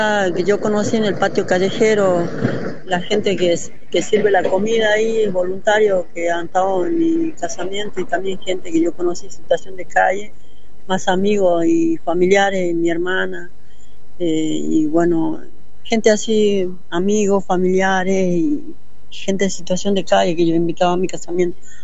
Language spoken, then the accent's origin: Spanish; Salta, Argentina; moved away; Yo soy de Salta. Yo cuando yo llegué de Salta, o sea, yo vine con plata